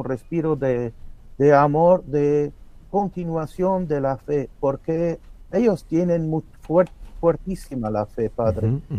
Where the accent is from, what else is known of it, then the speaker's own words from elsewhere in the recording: Lebanon; yo también soy del Líbano.